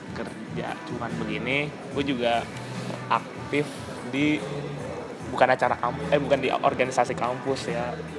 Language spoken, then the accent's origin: Indonesian; Bekasi, West Java, Indonesia; Kira-kira kan gue dari Bekasi nih.